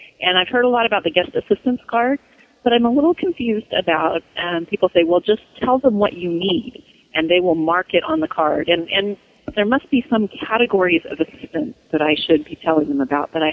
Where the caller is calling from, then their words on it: California, United States; From California, the other coast.